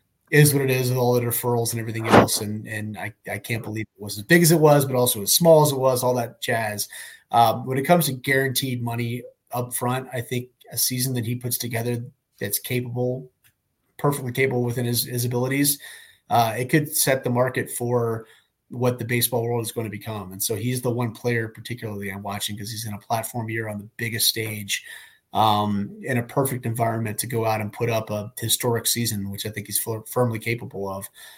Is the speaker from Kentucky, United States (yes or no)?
yes; Lexington, Kentucky, United States; now in Denver, United States; so I grew up in Lexington, Kentucky, just south of Cincinnati. And so was there for the bulk of my life.